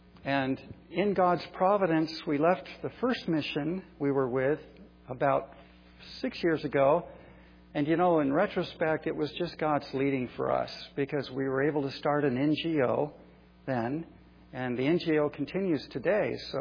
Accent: Florida, United States; born there; You know, that's actually, I was born in Florida. I always said sir and ma'am.

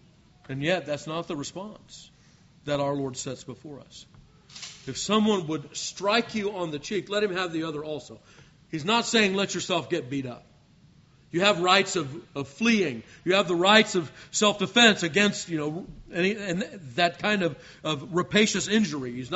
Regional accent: Los Angeles, California, United States; I grew up in Los Angeles.

